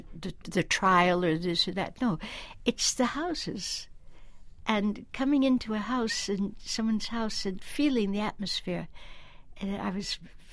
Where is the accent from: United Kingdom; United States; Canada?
Canada; now in Paris, France; I am Canadian. I'm not something else. It's my passport.